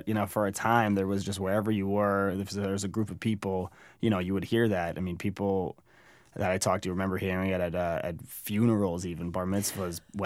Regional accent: Brookline, Massachusetts, United States; I grew up in Brookline, which is a suburb outside of Boston.

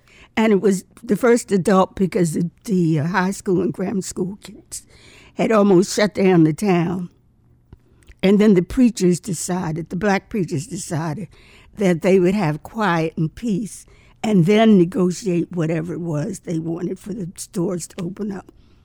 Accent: Cambridge, Maryland, United States; also born or lived in Baltimore; I was born in Baltimore, actually, and we lived there till I was about 8 or 9 years old. The Depression came along, and my father closed his drugstore in Baltimore, and the family, our household, moved down to Cambridge.

